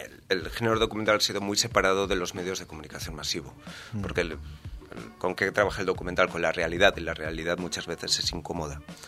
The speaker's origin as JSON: {"language": "Spanish", "town": "Valencia", "region": "Valencian Community", "country": "Spain", "said": "yo soy de aquí, de Valencia, yo soy del Cabañal."}